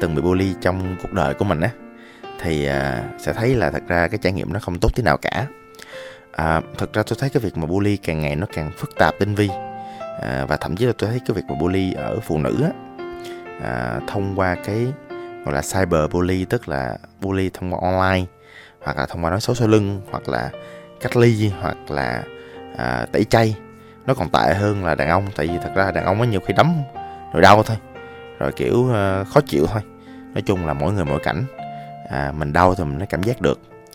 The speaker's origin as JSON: {"language": "Vietnamese", "region": "Ho Chi Minh City", "country": "Vietnam", "tie": "born or raised there", "also_born_or_lived": "Da Lat", "said": "thật ra quê tôi ở Đà Lạt, nhưng mà tôi đã sinh trưởng và lớn lên từ nhỏ ở Sài Gòn rồi"}